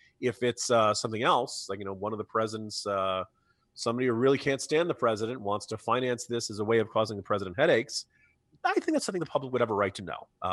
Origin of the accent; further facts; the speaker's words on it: New Jersey, United States; I grew up in New Jersey, you know, in the 1980s